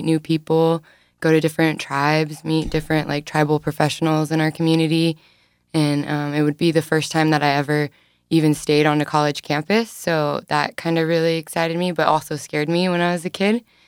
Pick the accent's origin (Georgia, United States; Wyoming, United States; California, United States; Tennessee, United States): California, United States; Rincon; I'm from a couple of different local Luseño places. So Rincon, my grandma is from La Jolla